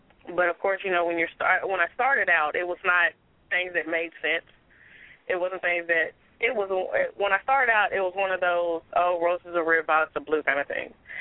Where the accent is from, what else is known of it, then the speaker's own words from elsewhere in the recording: Hopkinsville, Kentucky, United States; But I'm 27, originally from Hopkinsville, Kentucky, and I'm not married.